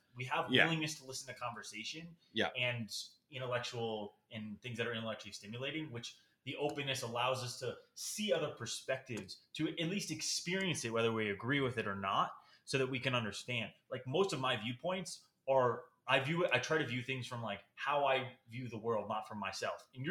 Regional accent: Mississippi, United States; I grew up in Mississippi my whole entire life, and I'm in a kinship group with my family.

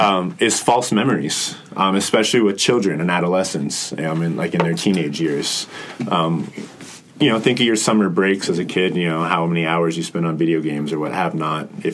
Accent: Las Vegas, Nevada, United States; Yeah, you got to remember, I'm from Las Vegas, so

